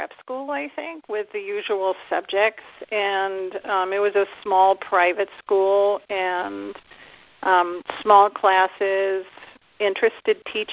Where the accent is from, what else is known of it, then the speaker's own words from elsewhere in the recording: Annapolis, Maryland, United States; Well, I grew up in Annapolis the first 10 years of my life.